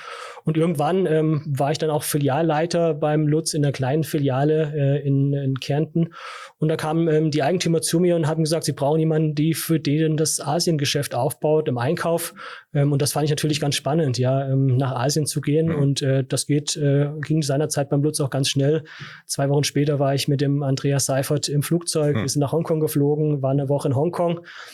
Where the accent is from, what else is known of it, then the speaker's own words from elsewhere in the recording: Flieden, Hesse, Germany; also born or lived in Fulda; Ich bin in Fulda geboren, in Flieden genauer gesagt, groß geworden und auch in Neuf zur Schule gegangen